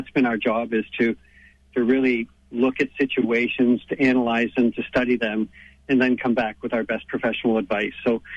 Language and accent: English; Chatham-Kent, Ontario, Canada; I was born and raised in Chatham Kent. I've raised my family here